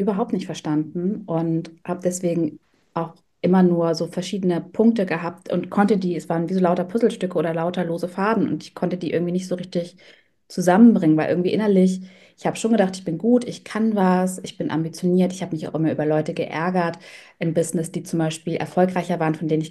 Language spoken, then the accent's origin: German; Hamburg, Germany; Ich komme aus Hamburg, also nicht aus Köln wie Sandra.